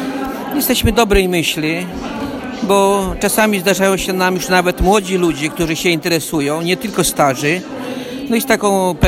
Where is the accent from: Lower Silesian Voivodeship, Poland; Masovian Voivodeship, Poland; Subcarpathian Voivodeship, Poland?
Masovian Voivodeship, Poland; Repki; jestem ze wsi i gminy Repki, parafia Repki Szkopy w dekanacie Sokołów Podlaski, diecezja Druhiczyńska.